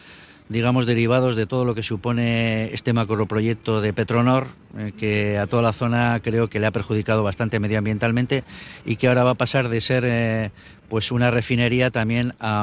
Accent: Barakaldo, Basque Country, Spain; yo también nací en Baracaldo, en lo que era una marisma, que ahora ha desaparecido totalmente.

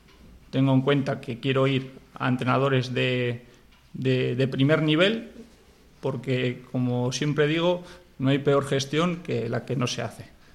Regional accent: Bilbao, Basque Country, Spain; Salí hace un tiempo de Bilbao para afrontar retos deportivos lejos de mi casa, como fue el club del Algeciras Club de Fútbol. Y bueno, pues vuelvo a Bilbao, a una tierra ya conocida que siempre me ha recibido con los brazos abiertos

